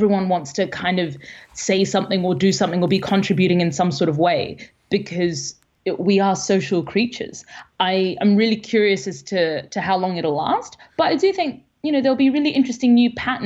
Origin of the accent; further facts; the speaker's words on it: Australia; I grew up in Australia, so a huge bunch of my friends are in Australia